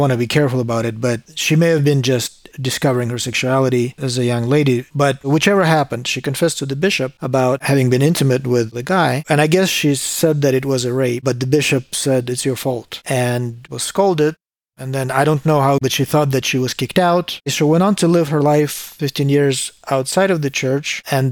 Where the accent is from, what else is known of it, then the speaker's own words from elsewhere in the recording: Estonia; moved away as an adult; now in United States; I was born and raised in Estonia as part of the Soviet Union. And so I had no concept of religion whatsoever, especially something like Mormonism. I've come to U.S. in 95 for college